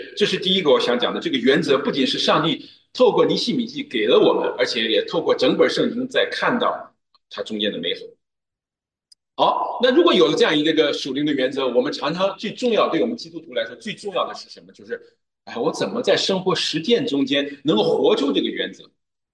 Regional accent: China; moved away as an adult; now in Canada; 我们在这移民过来第一代中国人我们实际上对我们的国家特别的，实际上还是特别的这种思念我从加拿大过来，我是在加拿大移民的。

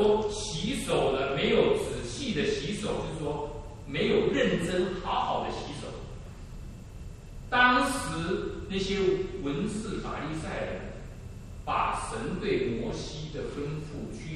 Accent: China; 我们中国人号称有5000年的悠久的文化，可是事实上我们中国人有5000年的传统

